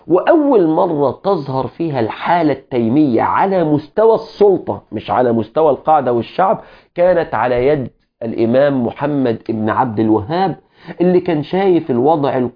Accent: Egypt

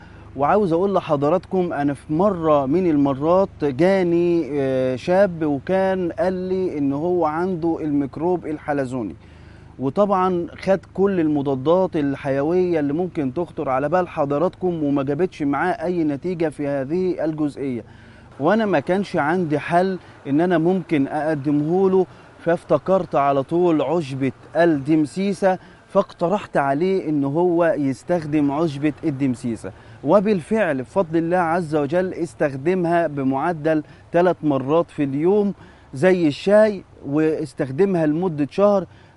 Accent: Egypt; يعني إحنا مثلا عندنا في بلدنا مصر على سبيل المثال

